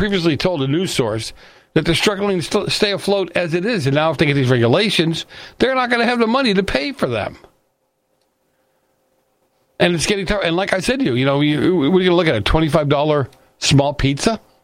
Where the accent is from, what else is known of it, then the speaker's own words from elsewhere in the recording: Boston, Massachusetts, United States; I grew up in Boston. I mean, and in Boston, right? In the tenement buildings, in the old warehouses that were turned into apartment buildings.